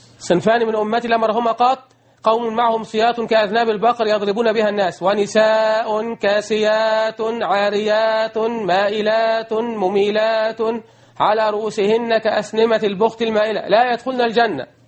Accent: Egypt; كتب الحديث اللي في أوروبا محفوظة، كما عندنا في مصر، كما في الأزهر

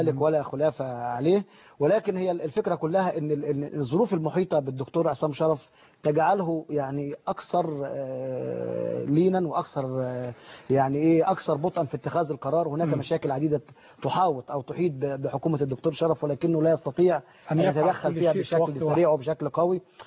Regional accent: Egypt

